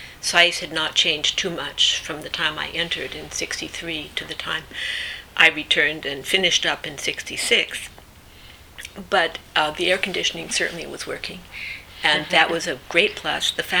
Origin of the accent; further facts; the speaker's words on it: Panama; now in United States; I was born in Panama, so I grew up in another part of the world. When we came to the United States